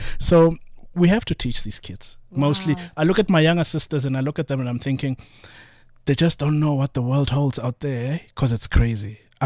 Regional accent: Atteridgeville, Gauteng, South Africa; Attridgeville.

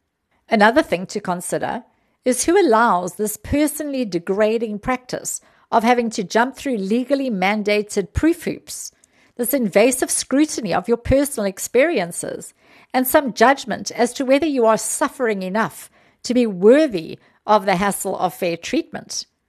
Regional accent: South Africa; I'm from South Africa

